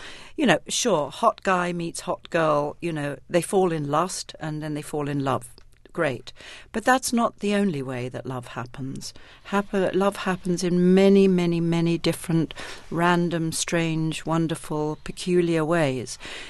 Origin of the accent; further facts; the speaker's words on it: United Kingdom; especially as a British person